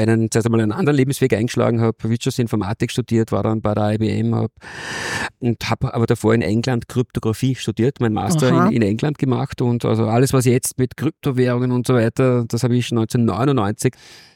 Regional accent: Vienna, Austria; Bei uns in Wien hat man den unterschiedlichsten Varianten, die Schnecken.

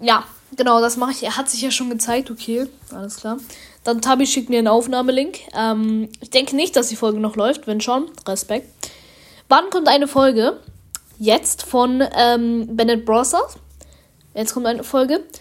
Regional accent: Germany; now in Switzerland; Also ich bin eigentlich Deutscher, aber wir wohnen halt in der Schweiz.

